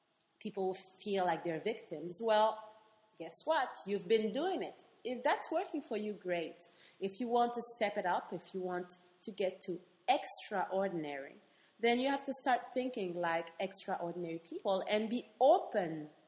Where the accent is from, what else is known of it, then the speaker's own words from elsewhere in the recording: Gabon; I grew up in Central Africa in a country called Gabon, which is on the coast, on the west coast of Africa. So I always had the beach and I always had the forest. And I was surrounded by nature.